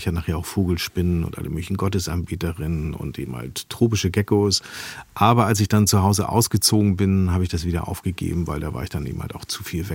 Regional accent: Hamburg, Germany; Ich bin ja am Stadtrand aufgewachsen und direkt hinter unserem Haus gab es Wiesen und so kleine Wälder und so.

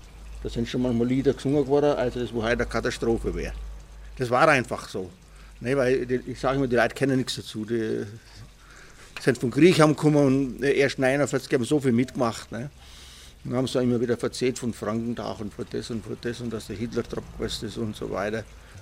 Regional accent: Oberschwaningen, Baden-Württemberg, Germany; Ich bin also nicht in Ehingen aufgewachsen, sondern in Oberschwaningen, in einer kleinen Dorfgastwirtschaft. 45 geboren

